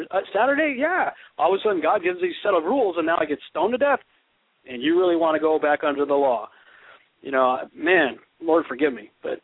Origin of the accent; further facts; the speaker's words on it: New England, United States; Well, you know, I grew up in New England, so, you know, we always loved our lobster.